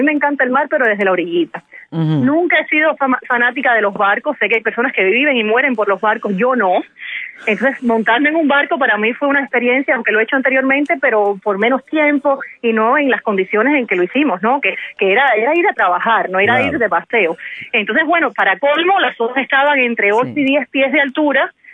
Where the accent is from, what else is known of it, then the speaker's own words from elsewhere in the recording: Cuba; estoy loca por ir a mi tierra, por ver a la gente con la que crecí, por ver a la familia que tengo en Cuba.